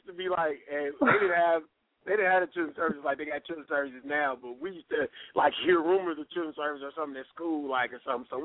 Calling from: Dayton, Ohio, United States; I'm calling from Dayton.

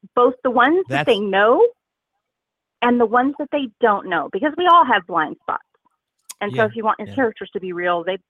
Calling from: Denver, Colorado, United States; I am calling from Denver, Colorado.

